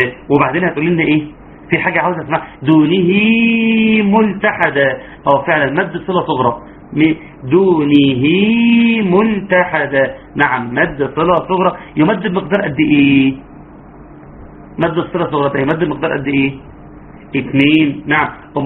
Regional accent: Egypt; وإحنا في مصر

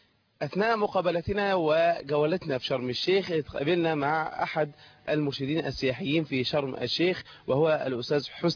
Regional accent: Egypt

